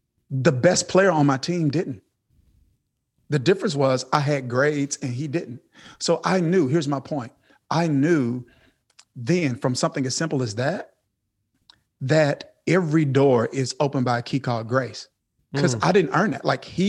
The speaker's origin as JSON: {"language": "English", "town": "Kilmichael", "region": "Mississippi", "country": "United States", "said": "I come from Kilmichael, Mississippi. And that's a town of 630 something people. My high school graduating class was 30 something people."}